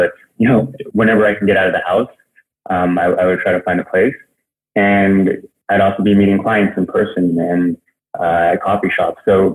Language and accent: English; Hong Kong; So I'm originally from Hong Kong. It's kind of where I grew up and went to school, went to college in the East Coast